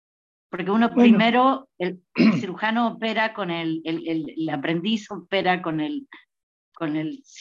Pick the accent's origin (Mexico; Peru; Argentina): Argentina; yo soy de Argentina